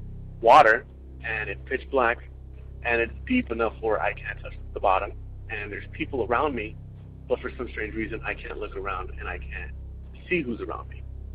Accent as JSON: {"language": "English", "town": "Irvine", "region": "California", "country": "United States", "said": "I'm from Irvine, California, and I have a couple stories for you guys."}